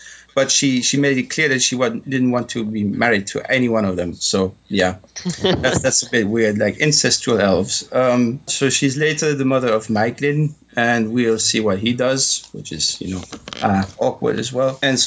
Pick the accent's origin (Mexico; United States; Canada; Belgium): Belgium; English is a second language; I'm actually from Belgium, so that's why.